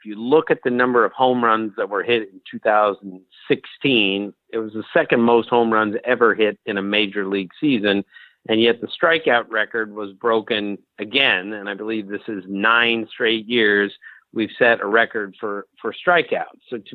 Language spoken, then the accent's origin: English; Bethesda, Maryland, United States; Well, when I was a kid, of course, you know, I grew up in Bethesda.